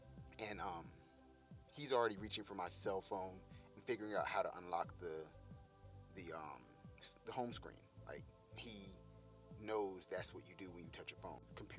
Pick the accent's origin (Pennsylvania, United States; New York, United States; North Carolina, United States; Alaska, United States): North Carolina, United States; Durham; which was maybe, campus 20-25 minutes from Durham, my hometown.